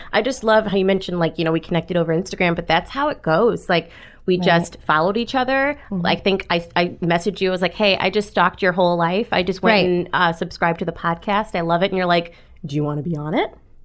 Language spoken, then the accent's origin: English; Pontiac, Michigan, United States; moved away as an adult; also born or lived in Lansing; I came here by way of Lansing, Michigan, but I'm originally from Pontiac, Michigan. I'm Michigan born and raised. So this is actually my first job out of state.